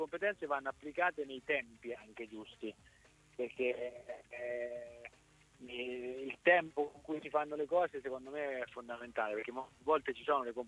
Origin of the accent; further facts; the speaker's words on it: Marche, Italy; Piazza che io sono marchigiano, quindi è una piazza